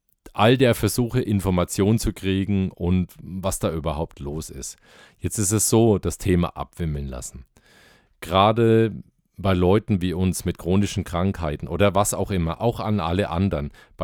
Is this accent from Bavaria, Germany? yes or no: yes; Bamberg, Bavaria, Germany; accent: Franconian; now in Bayreuth, Germany; ich komme aus Oberfranken, aus Bamberg, lebe mittlerweile in Bayreuth. Und ich denke, ich habe jetzt für den Podcast, habe ich mir mal vorgenommen, den fränkischen Dialekt nicht zu verstecken.